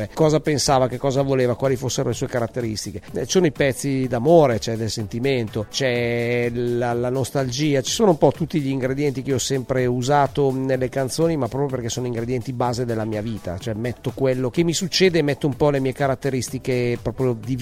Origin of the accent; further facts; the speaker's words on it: Lombardy, Italy; Sì, sono nato e cresciuto e ci sono ritornato.